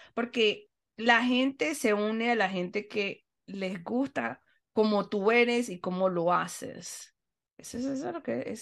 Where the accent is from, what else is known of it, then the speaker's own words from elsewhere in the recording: Panama City, Panamá, Panama; born there; obviamente nací en la capital, en Panamá